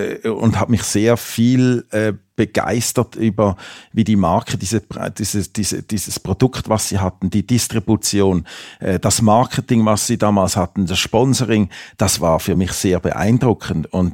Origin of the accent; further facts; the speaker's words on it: Switzerland; ich bin ja aus der Schweiz, ich mag Berge, ich mag Seen